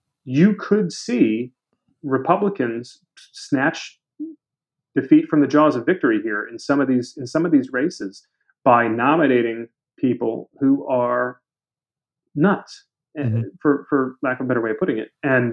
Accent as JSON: {"language": "English", "region": "Michigan", "country": "United States", "tie": "born or raised there", "said": "in my home state of Michigan"}